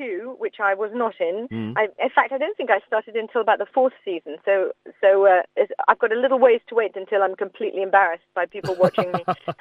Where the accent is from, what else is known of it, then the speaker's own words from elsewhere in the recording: England, United Kingdom; we're both being English, you know, we had a lot to talk about living out in LA.